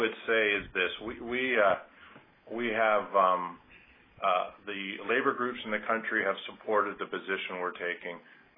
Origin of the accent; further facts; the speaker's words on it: Canada; So being born and raised in Canada, I continue to be optimistic that a fair solution is the right solution